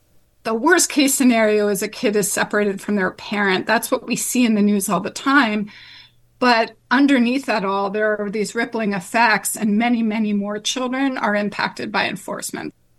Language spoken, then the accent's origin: English; New Jersey, United States; now in Ohio, United States; I was originally from New Jersey, and that's where I had done my previous work. But then I was living in Ohio